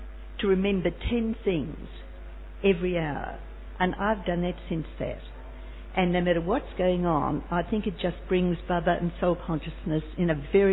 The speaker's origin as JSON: {"language": "English", "country": "Australia", "moved": "as an adult", "lives_now": "United Kingdom", "said": "I'm an Australian and I've been living in Britain now since 1989."}